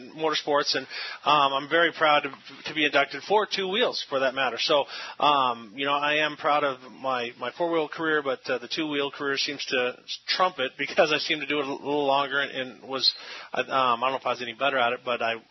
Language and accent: English; San Diego, California, United States; Well, see, I grew up in San Diego.